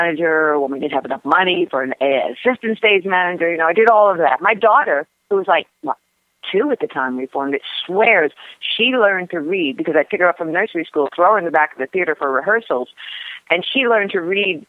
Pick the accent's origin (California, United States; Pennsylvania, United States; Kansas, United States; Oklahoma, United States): Pennsylvania, United States; I grew up outside Philadelphia in a theater of the Round there